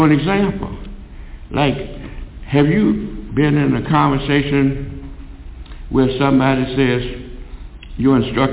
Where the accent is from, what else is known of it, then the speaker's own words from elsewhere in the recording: United States; I don't speak Arabic. I'm from America, and my language is English.